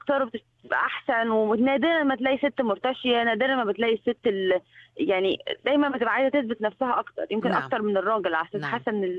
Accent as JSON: {"language": "Arabic", "country": "Egypt", "said": "احنا من مصر."}